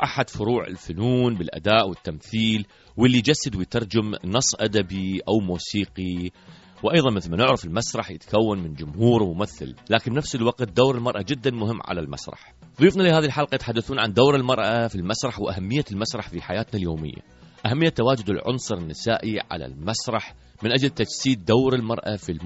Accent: Iraq; يعني حاليا هواية أكو مفاهيم مثلا عندنا بالعراق

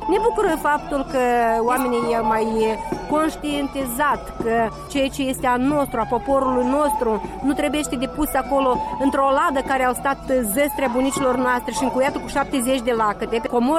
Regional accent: Fălești District, Moldova; Din Raionul Fălești.

